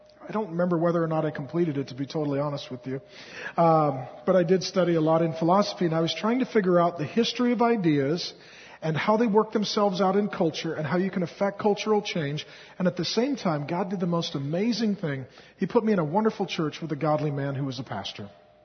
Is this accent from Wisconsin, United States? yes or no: no; Seattle, Washington, United States; also born or lived in Grand Forks, North Dakota; I was born in 1970 in Grand Forks, North Dakota. And as soon as my folks could afford a full tank of gas, they left Grand Forks, North Dakota. And we ended up in Seattle. And I grew up in Seattle